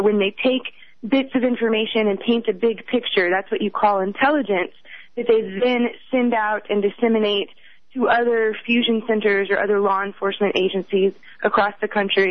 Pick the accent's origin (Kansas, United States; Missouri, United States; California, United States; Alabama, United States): Missouri, United States; now in Texas, United States; There's 4 in my home state, in Missouri.